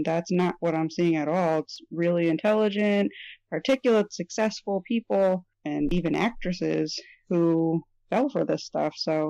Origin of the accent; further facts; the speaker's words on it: New York, United States; I'm from the Capital Region in upstate New York